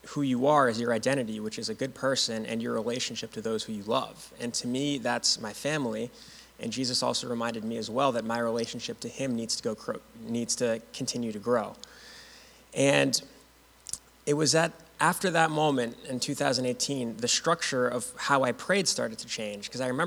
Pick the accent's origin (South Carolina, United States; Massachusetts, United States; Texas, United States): Massachusetts, United States; Winchester; I grew up in Winchester. Since I was really young, and I went to the public schools up until seventh grade, where I went to Belmont Hill until graduation.